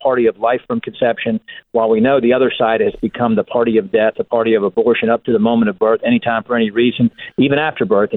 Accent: Virginia, United States; No Democrat criticized Ralph Northam's stated position in my home state of Virginia just a few years ago

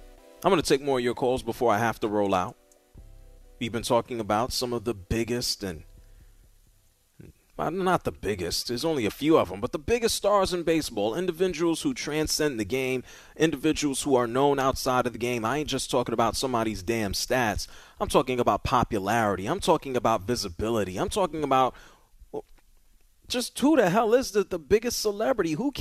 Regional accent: New York City, New York, United States; I broadcast Saturdays on WFAN in New York City, and I grew up in New York City.

